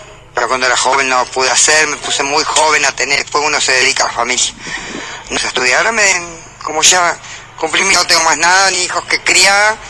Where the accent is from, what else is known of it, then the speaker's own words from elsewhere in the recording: Buenos Aires, Argentina; Sí, primaria sí, en La Ferrer, en Buenos Aires. Yo soy de Buenos Aires, no soy de aquí.